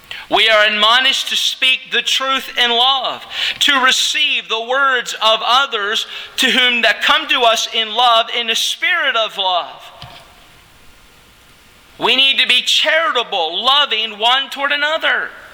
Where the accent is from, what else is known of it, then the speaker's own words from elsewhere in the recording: Philadelphia, Pennsylvania, United States; well, I'm from Philadelphia. We can fight. Okay, the city of brotherly love.